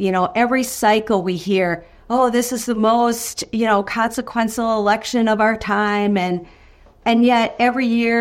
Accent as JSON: {"language": "English", "town": "South St. Paul", "region": "Minnesota", "country": "United States", "tie": "born or raised there", "said": "I did not realize growing up in South St. Paul, Minnesota"}